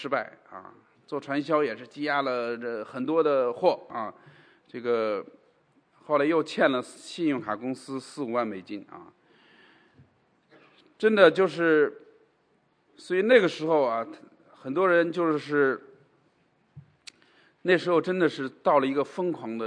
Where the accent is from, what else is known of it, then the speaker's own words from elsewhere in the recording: China; 我们中国人说本是同根生相煎何太急